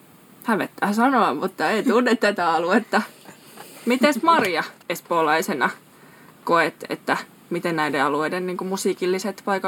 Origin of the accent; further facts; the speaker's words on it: Kaustinen, Central Ostrobothnia, Finland; Mä oon Kaustiselta kotoisin ja se on tunnettu pelimannipitäjä